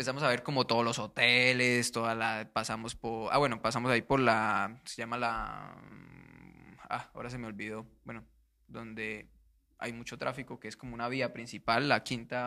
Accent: Bucaramanga, Santander, Colombia; Yo soy de Bucaramanga, mano

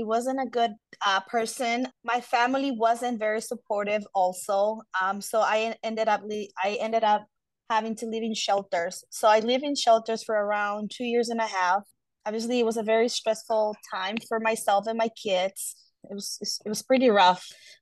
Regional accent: Mexico; now in Cottage Grove, United States; Yes, so I am from Mexico. I am currently living in Cottage Grove, Minnesota.

